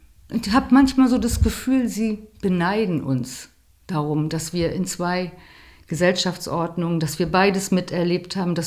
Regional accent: Greifswald, Mecklenburg-Vorpommern, Germany; now in Sweden; wo kommst du denn her, hier aus Greifswald? Ja, wo ist denn Greifswald?

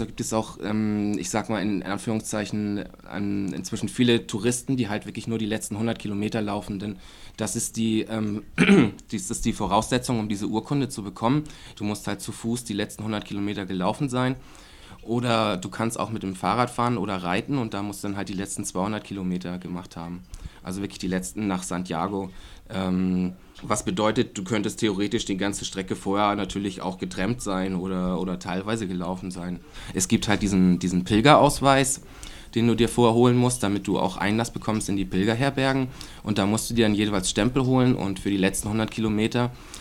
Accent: Schleswig, Schleswig-Holstein, Germany; born there; selbst in meiner Geburtsstadt Schleswig, da gibt es wirklich diese Wegweise.

